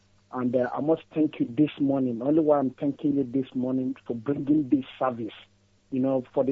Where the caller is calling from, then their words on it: London, United Kingdom; I'm calling from London.